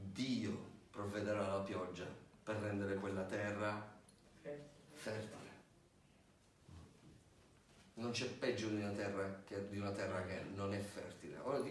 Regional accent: Vittoria, Sicily, Italy; che poi andando a fare delle ricerche è la terra della nostra famiglia, no? Noi veniamo da Vittoria.

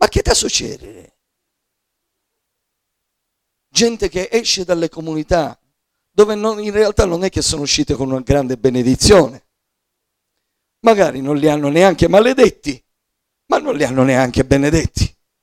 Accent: Sicily, Italy; Sapete, io vengo dalla Sicilia. Noi abbiamo proprio, ce l'abbiamo nel DNA.

